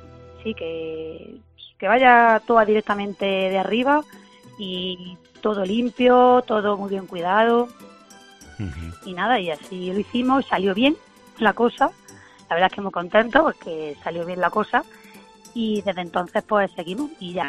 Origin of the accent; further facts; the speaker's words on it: Úbeda, Andalusia, Spain; Pues mira, nosotros somos de aquí, de Úbeda, y tenemos la finca alrededor de la loma.